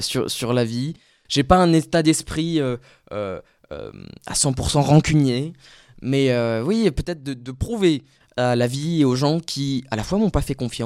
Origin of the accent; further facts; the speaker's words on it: Grand Est, France; De la banlieue Messine, j'ai grandi dans un petit village, pour le coup assez favorisé, mais qui n'est pas du tout le synonyme de ce qui était ma famille, à Rosériol, où j'ai grandi pendant, je crois, 5 ans avant de déménager.